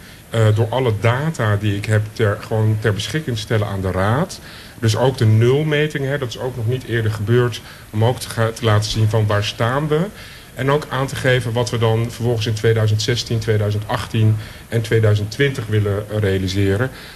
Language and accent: Dutch; Amsterdam, North Holland, Netherlands; Hè, dus als Amsterdammers zijn we niet altijd bezig met ons te vergelijken met landelijk.